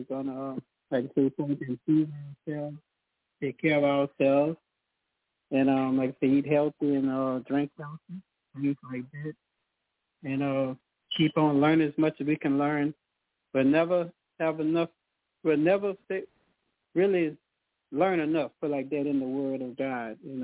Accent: Louisiana, United States; Hello to everyone. I'm from Louisiana.

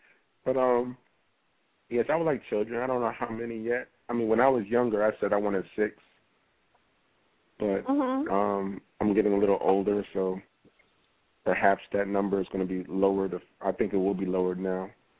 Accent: Brooklyn, New York, United States; also born or lived in Florida; I was born outside of the country. I was raised in Brooklyn pretty much my whole life. I lived 4 years in Florida. I love Brooklyn.

